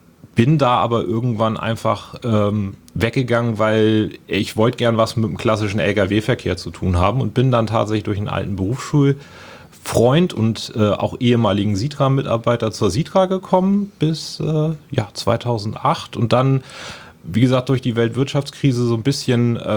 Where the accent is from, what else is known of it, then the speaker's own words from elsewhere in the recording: Lübeck, Schleswig-Holstein, Germany; habe dann meine Ausbildung in meiner Heimatstadt Lübeck gemacht